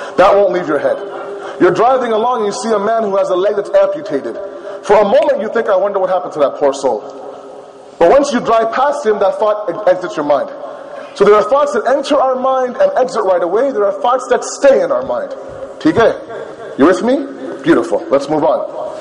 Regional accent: Toronto, Ontario, Canada; I grew up in Toronto around smokers.

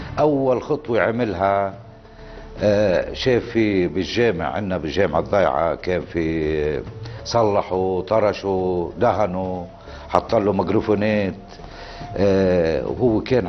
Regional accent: Maroun al-Ras, South Governorate, Lebanon; كونهم أهل بلدتنا هون بشغلهم بالأرض الملازقة لفلسطين المحتلة

